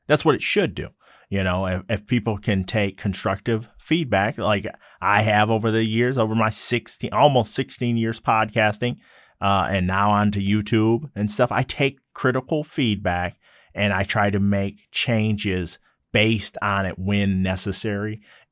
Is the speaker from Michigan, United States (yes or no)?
yes; Michigan, United States; Even though I'm from Michigan, I'm smart.